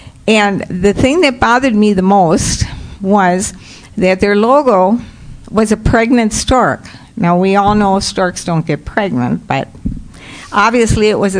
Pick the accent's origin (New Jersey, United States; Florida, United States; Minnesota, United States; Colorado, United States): Minnesota, United States; St. Cloud; I think it's important you know a little bit about me. I was born and raised in St. Cloud.